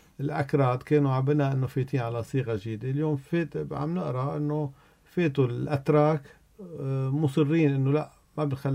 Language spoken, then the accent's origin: Arabic; Lebanon